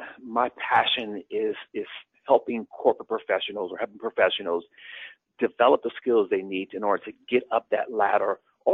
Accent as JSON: {"language": "English", "region": "Louisiana", "country": "United States", "tie": "born or raised there", "said": "So I was born and raised in Louisiana, so a small city in southwest Louisiana."}